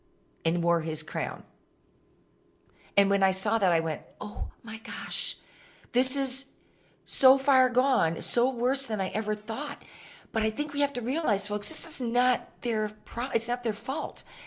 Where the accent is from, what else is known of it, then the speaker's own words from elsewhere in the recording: Michigan, United States; I'm from Michigan originally